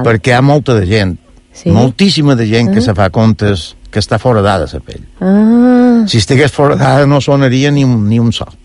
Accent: Sa Pobla, Balearic Islands, Spain; Bueno, com que jo som de la Pobla

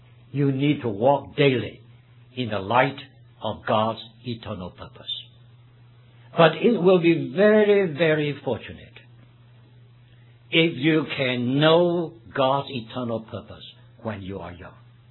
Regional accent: Shanghai, China; moved away as an adult; It was a funny thing because I came from Shanghai.

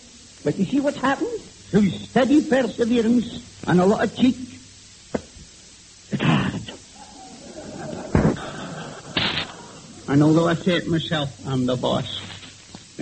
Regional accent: England, United Kingdom; Of course, being an Englishman, I had to explain it was a bullock, you know.

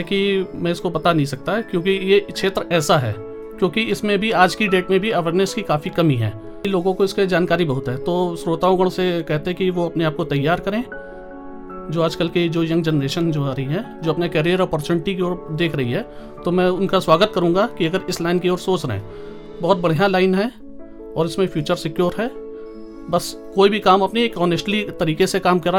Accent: Kanpur, Uttar Pradesh, India; मेरी पैदाइश तो कानपुर नगर में हुई थी और मेरी प्रारंभिक शिक्षा भी कानपुर से प्रारंभिक किया और प्रोफेशनल शिक्षा भी मेरी कानपुर से ही पूरी हुई थी।

